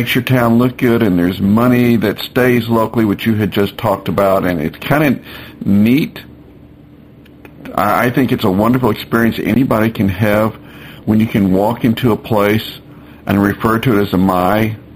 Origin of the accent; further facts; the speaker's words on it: Arkansas, United States; And when I go to my hometown in Arkansas